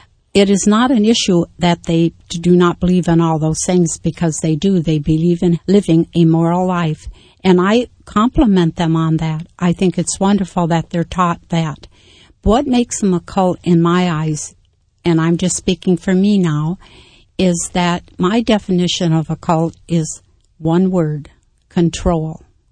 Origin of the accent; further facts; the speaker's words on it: Ashtabula, Ohio, United States; I had two missionaries come to my door, and I'm from Ashtabula, Ohio, so I knew nothing about Mormonism because we didn't have any Mormon churches in our town.